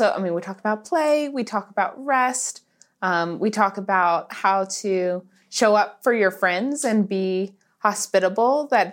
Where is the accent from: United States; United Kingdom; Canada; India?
United States; Nashville, Tennessee; I mentioned that I grew up in Nashville. So I went to the school just outside of Nashville, about 15 minutes outside of the city in the suburbs.